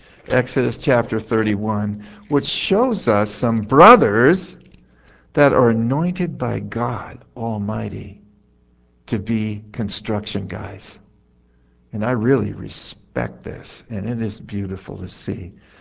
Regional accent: California, United States; And he's preaching in Philadelphia, and I'm from California.

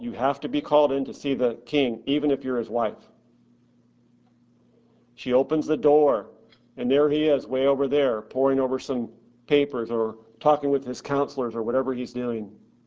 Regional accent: Anaheim, California, United States; When we would go to Knott's or Disneyland, I grew up right here in Anaheim

